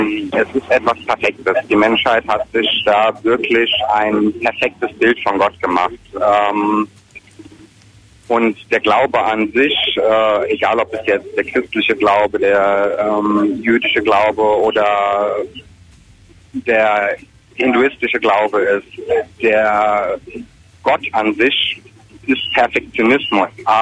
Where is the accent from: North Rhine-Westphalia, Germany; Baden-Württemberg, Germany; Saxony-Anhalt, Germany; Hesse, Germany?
Hesse, Germany; Darmstadt; now in Groß-Umstadt, Germany; Ich komme nicht direkt aus Bayern, ich komme aus Darmstadt, wohne aber momentan in Großumstadt, das ist in der Nähe vom Odenwald.